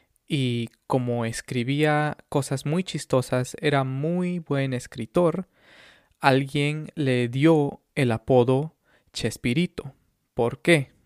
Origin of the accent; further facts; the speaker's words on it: Lima, Peru; Yo recuerdo cuando era niño y vivía en Lima, en Perú